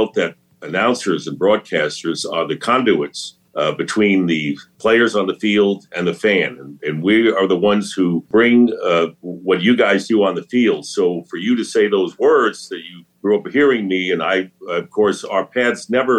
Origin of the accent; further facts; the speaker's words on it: New York City, New York, United States; I grew up in Queens, New York, and I was a Giant fan.